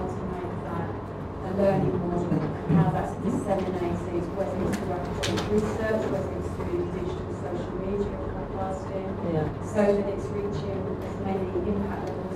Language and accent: English; England, United Kingdom; I find it quite strange, as an English person in the Pyrenees, that I own this land that my fellow neighbours who are born there don't have